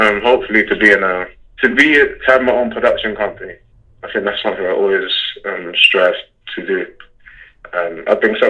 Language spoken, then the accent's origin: English; Plumstead, London, United Kingdom; I'm a freelance video producer, and I'm from Plumstead in London, so South East London, Plumstead.